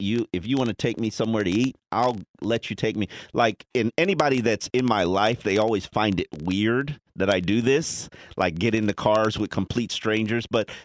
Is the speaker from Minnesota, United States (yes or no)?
no; Lake Stevens, Washington, United States; he probably said, like, Scott Lake, and I'm from Lake Stevens. I was like, you insulted me, bro, thinking I'm from Scott Lake.